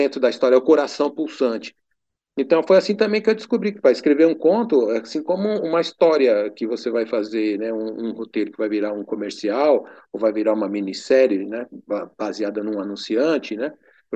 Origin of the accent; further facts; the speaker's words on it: Cravinhos, São Paulo, Brazil; quando eu era menino lá em Cravinhos, eu ia muito com meu pai fazer vendas